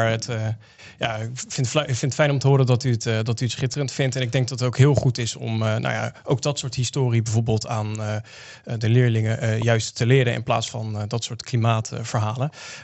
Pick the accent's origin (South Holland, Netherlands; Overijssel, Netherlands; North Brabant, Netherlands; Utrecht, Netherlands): South Holland, Netherlands; Zevenhuizen; ik kom uit Zevenhuizen. Daar hebben we natuurlijk de schitterende molen, Viergang.